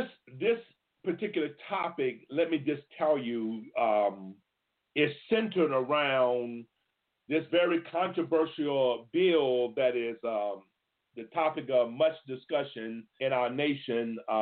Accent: Florida, United States; there was a representative from my home state of Florida.

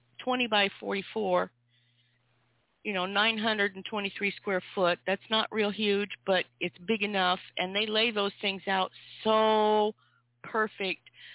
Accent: Idaho, United States; I grew up in North Idaho.

